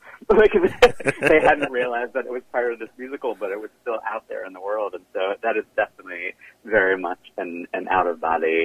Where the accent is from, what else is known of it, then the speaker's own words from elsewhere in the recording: Baltimore, Maryland, United States; I grew up in Baltimore, Maryland, mm-hmm.